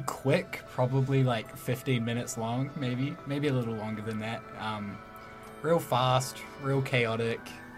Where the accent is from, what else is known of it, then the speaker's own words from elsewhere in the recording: Mosgiel, Otago, New Zealand; I'm from Mosgiel, so...